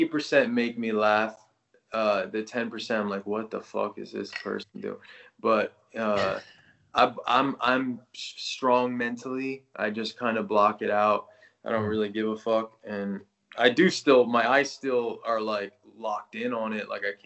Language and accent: English; New Jersey, United States; also born or lived in Pennsylvania; now in Las Vegas, United States; Grew up in New Jersey. Was in Pennsylvania a lot for school and shit.